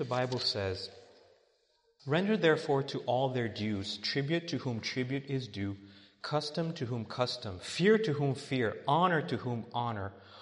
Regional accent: Quebec City, Quebec, Canada; I grew up in Quebec, Quebec City, and a lot of snow, a lot of ice.

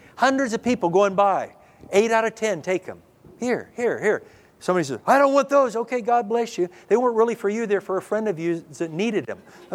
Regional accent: Dallas, Texas, United States; I'm from Dallas area

